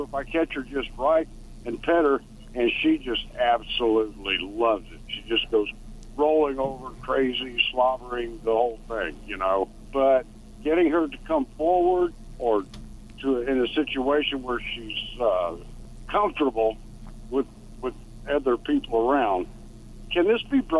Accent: Texas, United States; Yeah, I am from Texas.

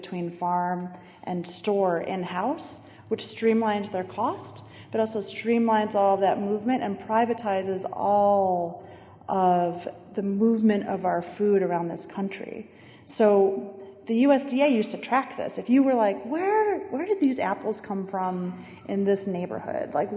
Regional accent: Michigan, United States; A, I'm from Michigan, so I was excited to get to go to Detroit.

